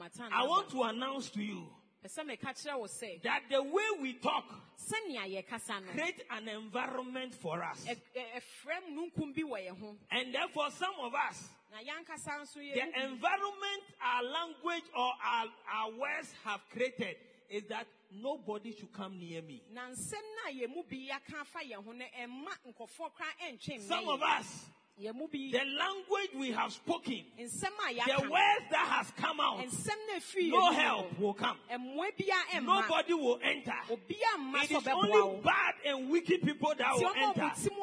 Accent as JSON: {"language": "English", "country": "Ghana", "said": "Every Ghanaian must say ewae. Because if I don't say that, I am not a Ghanaian."}